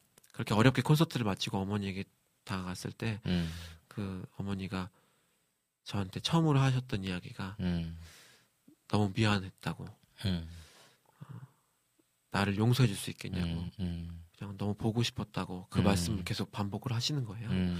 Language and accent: Korean; South Korea; 제가 한국 사람이고 또 일본어도 많이 언어라고 나이도 아직 젊은 편이고